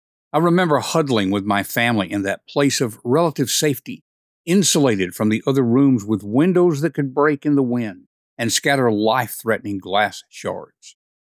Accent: Tennessee, United States; I grew up in West Tennessee. Tornadoes were just part of the landscape

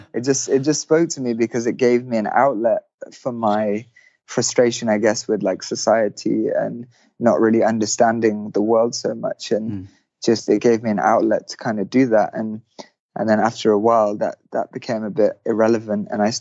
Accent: England, United Kingdom; I guess growing up in England, you know, like the culture is quite, if you're a man at least, like the culture is quite laddie.

